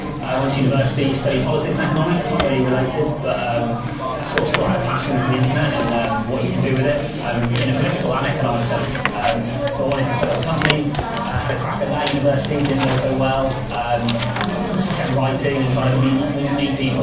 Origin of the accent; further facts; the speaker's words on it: Birmingham, West Midlands, United Kingdom; born there; Yeah, I was born in Birmingham